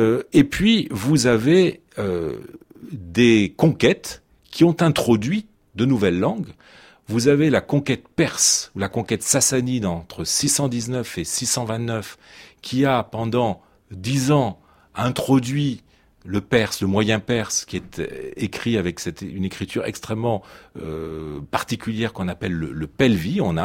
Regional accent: France; Nous sommes des Français peu habitués au multilinguisme.

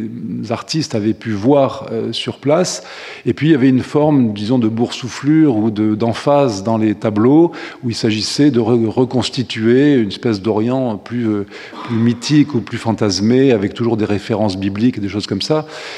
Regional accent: Algiers, Algiers Province, Algeria; born there; moi je suis né à Alger à la fin de l'année 1955

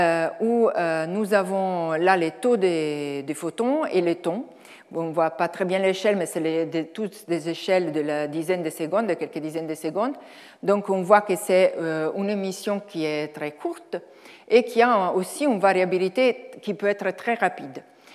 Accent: Italy; French is a second language; Donc je suis italienne, donc je m'excuse d'avance pour mon français

